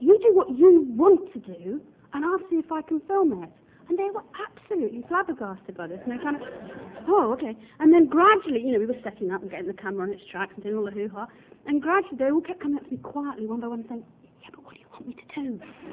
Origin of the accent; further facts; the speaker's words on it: United Kingdom; as a British director, it is absolutely terrifying